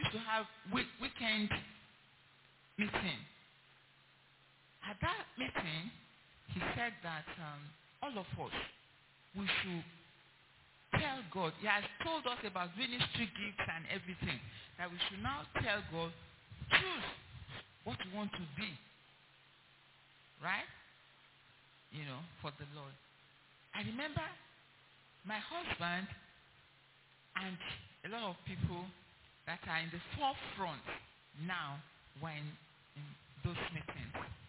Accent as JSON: {"language": "English", "region": "Ogun", "country": "Nigeria", "said": "I'm from Ogun State. So, that was where we met."}